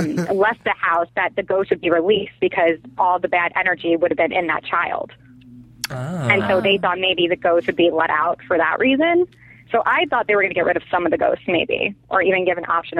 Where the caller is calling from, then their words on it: Los Angeles, California, United States; Hey, … … from L.A.